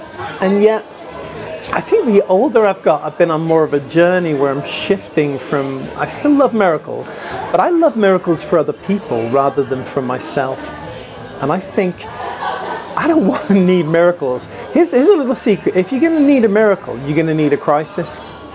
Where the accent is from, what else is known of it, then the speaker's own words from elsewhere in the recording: United Kingdom; now in United States; So literally I left the UK 30 years ago. I've never once lived in the UK for the last 30 years. And yet I'm British, I know I am. I'm American, but I'm an Anglo-American.